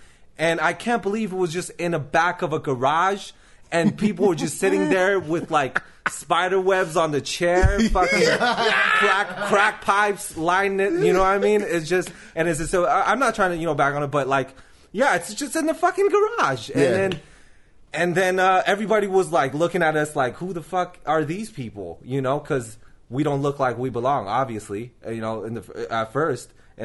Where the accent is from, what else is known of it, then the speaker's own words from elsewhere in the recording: Taiwan; English is a second language; now in United States; I'm from Taiwan.